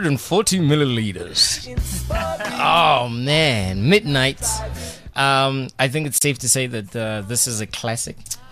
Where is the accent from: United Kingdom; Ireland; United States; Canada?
United Kingdom; Midlands; In fact, what I learned by growing up in Midlands